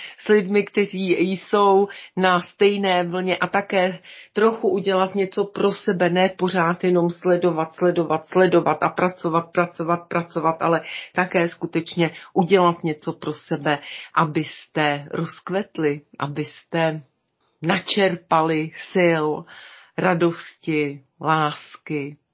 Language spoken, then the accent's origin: Czech; Bohemia, Czechia; Je pravda, že u nás v Čechách je nádherně téměř úplně všude.